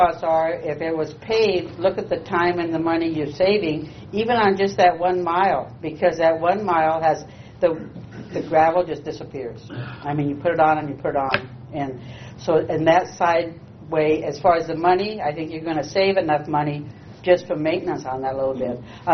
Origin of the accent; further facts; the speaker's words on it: Minnesota, United States; I've only lived in that area for 6 years. I mean, I'm from Dakota County, but as far as living off of M Avenue.